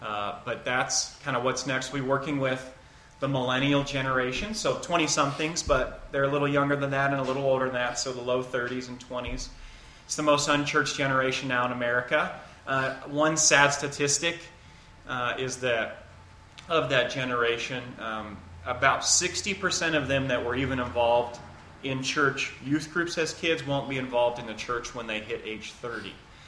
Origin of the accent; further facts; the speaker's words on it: Kansas, United States; I grew up in Kansas in a church attending home.